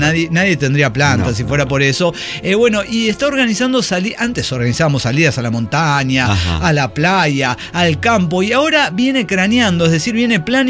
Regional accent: Puerto Peñasco, Sonora, Mexico; en mi pueblo totalmente desértico a la verga, Puerto Peñasco, imagínense, se llama

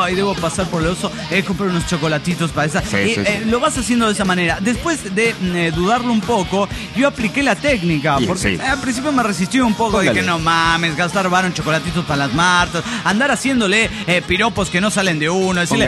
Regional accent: Mexico

